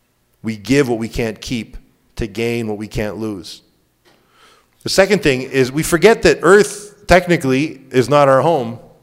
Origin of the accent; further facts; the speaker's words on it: Canada; now in United States; I'm all Canadian